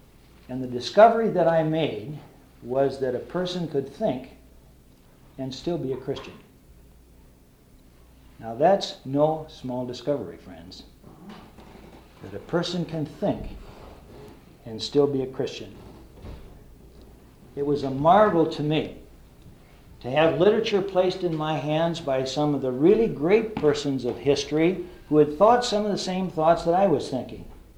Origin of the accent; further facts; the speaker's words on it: Gowrie, Iowa, United States; I talked about my hometown of Gowrie, Iowa, which was a good place to grow up.